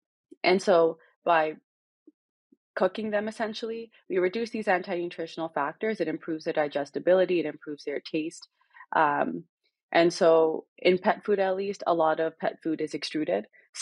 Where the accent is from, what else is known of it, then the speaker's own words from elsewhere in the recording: Brampton, Ontario, Canada; I grew up in Brampton, Ontario, which is 40 minutes away from the University of Guelph.